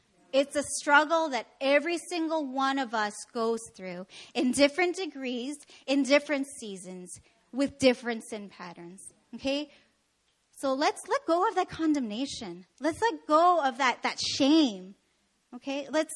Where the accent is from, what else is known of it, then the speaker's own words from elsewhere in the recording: Canada; I'm from Canada.